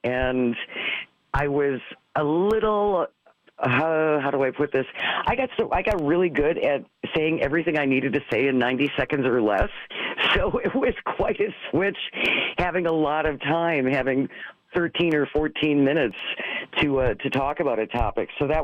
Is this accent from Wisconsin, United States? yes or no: yes; Hartford, Wisconsin, United States; because I'm from Hartford, so my hometown was 8,000 people when I was growing up, small town.